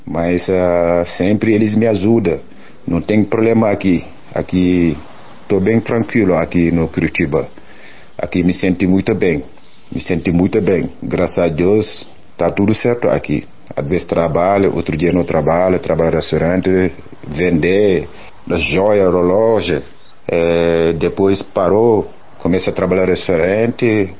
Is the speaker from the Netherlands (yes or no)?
no; Dakar, Senegal; Portuguese is a second language; now in Brazil; eu sou de Senegal, eu moro na Dakar capital.